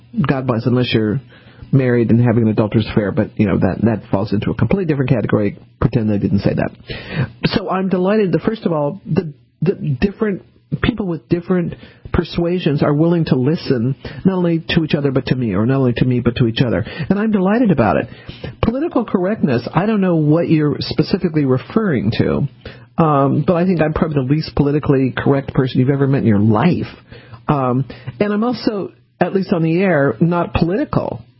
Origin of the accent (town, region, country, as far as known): New Orleans, Louisiana, United States; born there